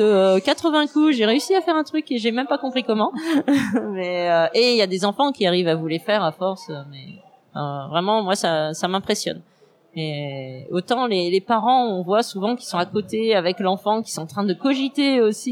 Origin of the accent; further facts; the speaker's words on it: Condrieu, Auvergne-Rhône-Alpes, France; Non, moi je viens de Condrieu au sud de Lyon.